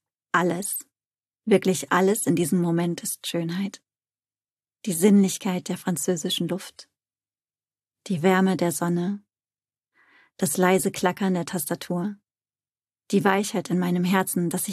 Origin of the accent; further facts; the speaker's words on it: North Rhine-Westphalia, Germany; wie man bei uns im Ruhrpott sagt.